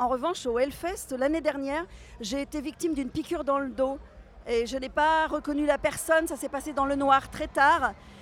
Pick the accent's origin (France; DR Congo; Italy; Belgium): France; Vannes, Brittany; de Vannes, près de Vannes.